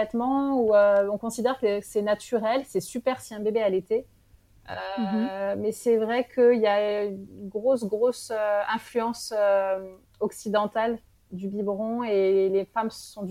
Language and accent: French; France; moved away as an adult; now in Morocco; J'étais en France. Ouais, j'ai grandi en France.